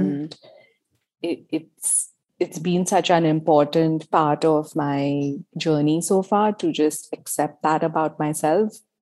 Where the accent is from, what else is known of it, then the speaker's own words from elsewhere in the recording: Mumbai, Maharashtra, India; Yeah, I grew up in Mumbai, India, and I've always carried a sketchbook around.